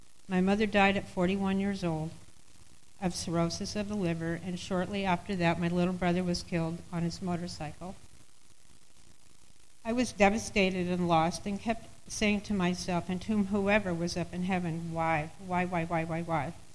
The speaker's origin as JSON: {"language": "English", "town": "Sunland", "region": "California", "country": "United States", "tie": "born or raised there", "said": "I grew up in Sunland, which is a small community in, if you've heard of Burbank, where the Tonight Show's filmed, it's north, west. Next to the mountains at the beginning of the Angeles Forest. It's a small rural community."}